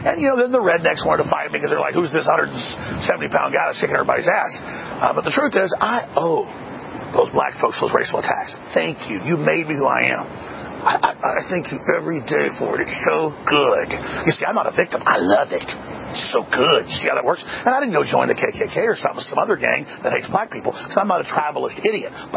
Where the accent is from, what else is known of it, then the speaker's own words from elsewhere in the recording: Dallas, Texas, United States; Because I also got attacked by black people who were 3, 4, 5 years older than me growing up in Dallas.